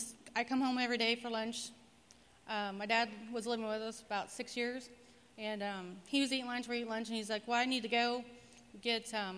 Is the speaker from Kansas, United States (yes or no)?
yes; Kansas City, Kansas, United States; We're from Kansas City, Kansas.